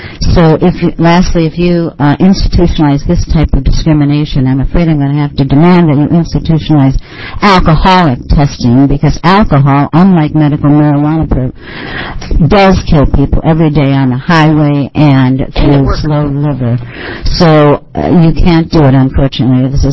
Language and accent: English; Eugene, Oregon, United States; I'm from Eugene.